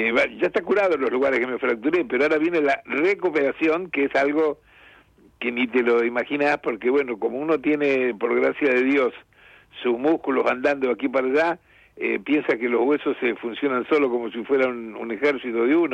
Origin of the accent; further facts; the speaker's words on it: Rosario, Santa Fe, Argentina; Soy rosarino, soy nieto de andaluces y piamonteses